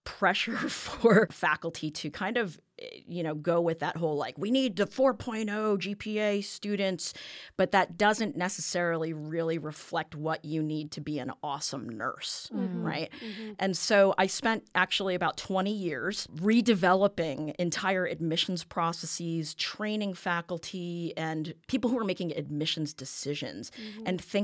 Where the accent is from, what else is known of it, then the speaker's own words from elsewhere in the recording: New Jersey, United States; also born or lived in Seattle; now in Ithaca, United States; I grew up in New Jersey, but my wife is actually from this area.